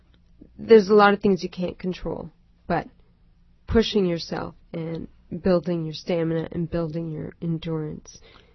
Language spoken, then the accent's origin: English; Toronto, Ontario, Canada; Born and raised in Toronto.